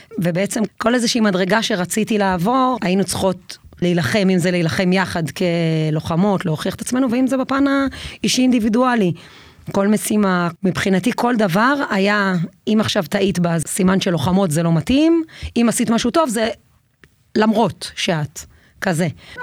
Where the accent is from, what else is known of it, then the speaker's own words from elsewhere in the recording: Beit El, West Bank, Palestine; גדלתי בבית אל, אבא שלי היה צנחן, זה היה משהו שהוא מאוד ככה, אהבת הארץ ולוחמה